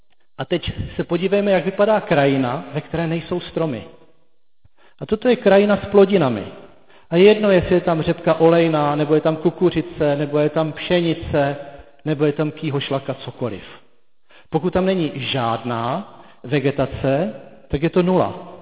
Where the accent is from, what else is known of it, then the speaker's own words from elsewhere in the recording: South Moravian Region, Czechia; na Jižní Moravě, odkud pocházím